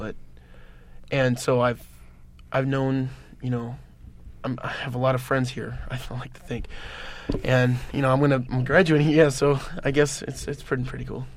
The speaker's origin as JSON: {"language": "English", "town": "Fort Belvoir", "region": "Virginia", "country": "United States", "tie": "born there", "also_born_or_lived": "Alabama / Kentucky / Washington / California", "said": "I was born in Virginia, Fort Belvoir, right outside of D.C. And I've lived all the coasts. I've lived in Virginia, Alabama, Kentucky, Washington State, California, Carmel, and now here."}